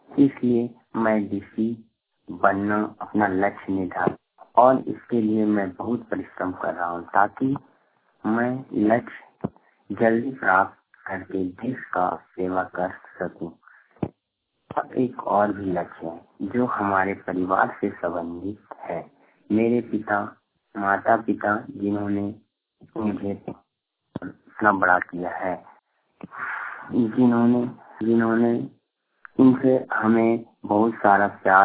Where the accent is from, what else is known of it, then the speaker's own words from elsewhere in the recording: Chulamo, Jharkhand, India; मैं ग्राम पंचायत चूलामो थाना बरकट्ठा जिला हजारीबाग की निवासी हूँ। मैं कक्षा 12वीं का छात्र हूँ और हजारीबाग में कर रहा हूँ।